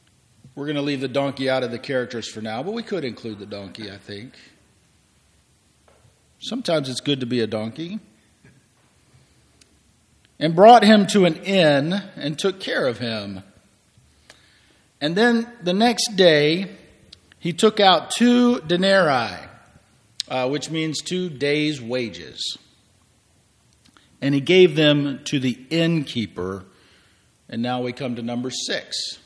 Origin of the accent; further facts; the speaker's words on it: Griffin, Georgia, United States; But sometimes I just go right back to my youth group experience back in my hometown of Griffin, Georgia, at the First Presbyterian Church there.